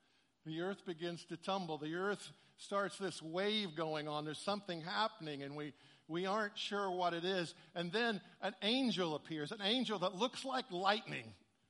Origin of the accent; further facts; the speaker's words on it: Illinois, United States; I'm from Illinois.